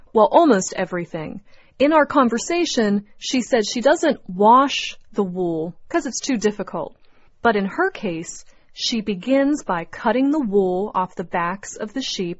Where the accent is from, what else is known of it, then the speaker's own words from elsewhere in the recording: Pittsburgh, Pennsylvania, United States; I grew up outside of Pittsburgh just like Jeannie.